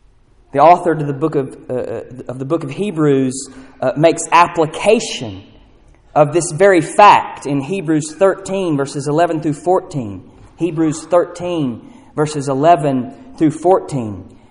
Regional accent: North Carolina, United States; Where I grew up in North Carolina is not my home.

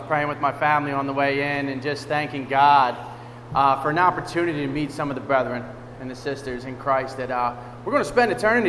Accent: Wilmington, Delaware, United States; I grew up in Wilmington, in Delaware. If you guys are familiar with Wilmington, Delaware, just out on the outskirts in a little town called Ellesmere.

